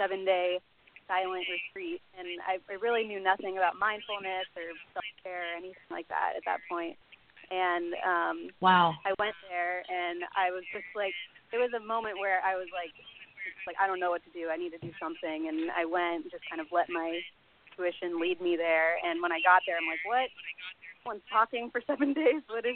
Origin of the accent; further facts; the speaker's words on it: Ohio, United States; moved away as an adult; now in Los Angeles, United States; I grew up in Ohio, so when I moved to L.A. when I was, like, 18